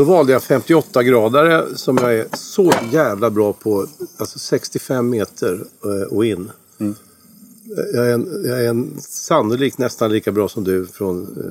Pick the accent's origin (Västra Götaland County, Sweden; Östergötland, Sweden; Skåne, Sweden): Östergötland, Sweden; Linköping; Där föddes jag 1956, så jag är 61 år nu.